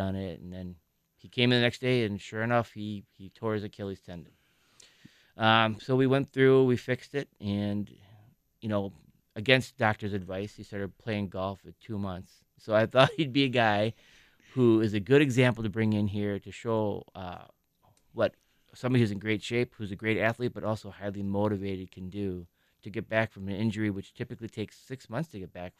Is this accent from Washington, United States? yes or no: no; Delafield, Wisconsin, United States; Yeah, well, I grew up locally in the Delafield area. I went to the Heartland Arrowhead School District, and then I went to Marquette High School.